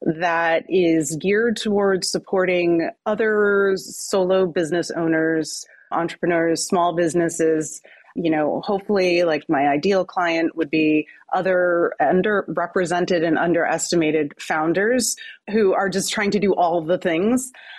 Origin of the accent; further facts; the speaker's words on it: New Jersey, United States; I'm a mom. I'm a wife. And I'm from New Jersey, and I just turned 48 years old a few weeks ago